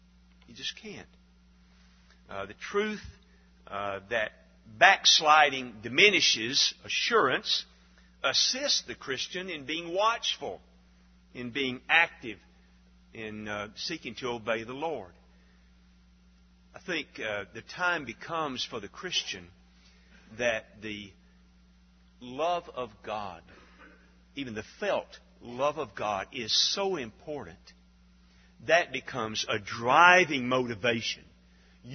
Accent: Alabama, United States; I remember growing up in North Alabama, we hunted and camped a lot in Bankhead National Forest.

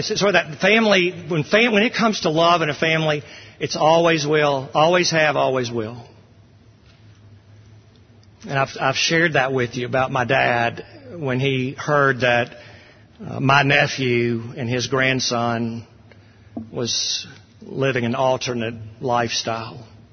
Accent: Jackson, United States; We have some out-of-town guests, friends that I grew up with in Jackson

